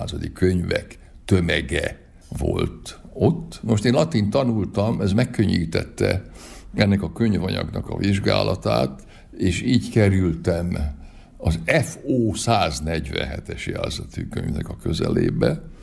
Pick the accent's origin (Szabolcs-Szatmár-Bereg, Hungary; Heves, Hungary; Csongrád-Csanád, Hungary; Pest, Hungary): Csongrád-Csanád, Hungary; Hódmezővásárhely; Hódmezővásárhelyen születtem, ott is jártam gimnáziumba, utána a Szegedi Egyetemen végeztem